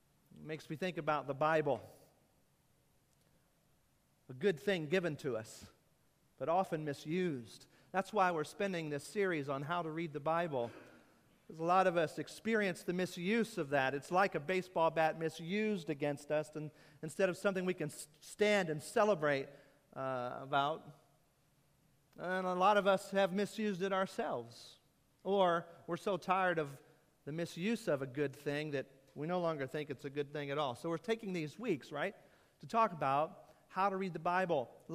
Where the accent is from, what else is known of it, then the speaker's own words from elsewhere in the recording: Kentucky, United States; I grew up near Louisville, Kentucky, and the Louisville Slugger batting company is right there.